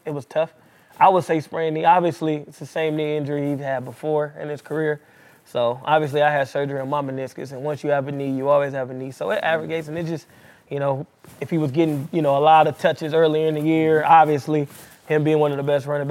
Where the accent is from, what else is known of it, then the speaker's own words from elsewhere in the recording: California, United States; I grew up in the Bay too, so, you know, I got a little bias to the Raiders too.